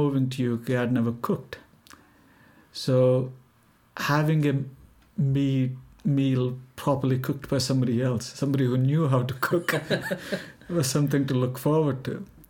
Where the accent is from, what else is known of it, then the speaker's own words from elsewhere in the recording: India; first language Telugu; English is a second language; Which is not what it is in my hometown. You find majority people speaking my native language, which is Telugu.